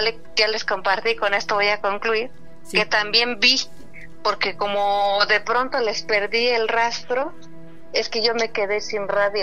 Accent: San Miguel de Allende, Guanajuato, Mexico; now in Mexico City, Mexico; porque yo soy de San Miguel Allende, Guanajuato

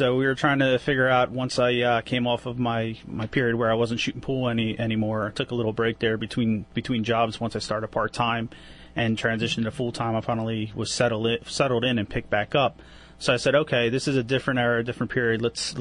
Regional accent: Bensalem, Pennsylvania, United States; I grew up in Ben Salem.

